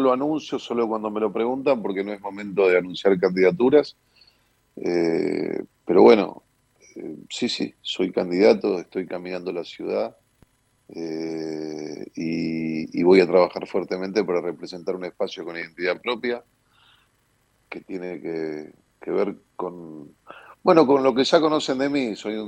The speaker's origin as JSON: {"language": "Spanish", "region": "Buenos Aires", "country": "Argentina", "tie": "born or raised there", "said": "soy porteño, nací en esta mi ciudad, en la que además trabajo, estoy matriculado profesionalmente"}